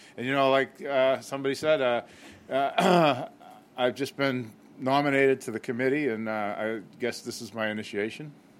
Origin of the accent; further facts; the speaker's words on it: Massachusetts, United States; born there; I was born in Massachusetts, a little town north of Boston, Irish Catholic, raised Irish Catholic.